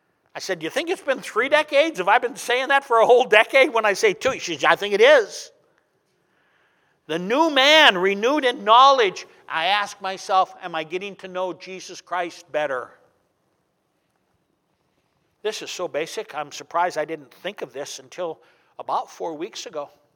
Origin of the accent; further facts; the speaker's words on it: Anaconda, Montana, United States; And so we're driving, and I merge onto I-90, 6 miles outside of my hometown, Anaconda.